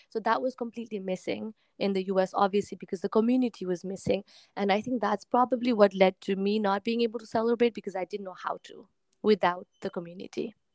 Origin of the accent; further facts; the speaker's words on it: Nepal; growing up in Nepal, it was almost deeply ingrained in me that Dasai and Tihar were my holidays, my time off.